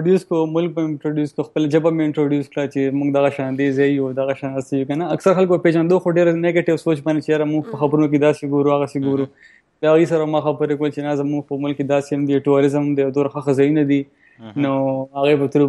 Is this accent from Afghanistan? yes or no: no; Peshawar, Khyber Pakhtunkhwa, Pakistan; also born or lived in Germany; زه هو بیسیکلی د پېښور یم او زه اوس په روسټورنټ مې جرمني کې مې سبق ویل